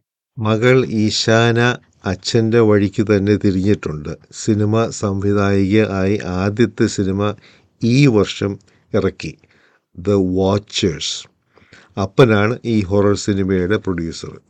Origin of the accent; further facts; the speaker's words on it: Kuttanad, Kerala, India; ഞാൻ ഈ നാട്ടുകാരനെയല്ല, ഞാൻ വെറും ഒരു കുട്ടനാട്ടുകാരൻ.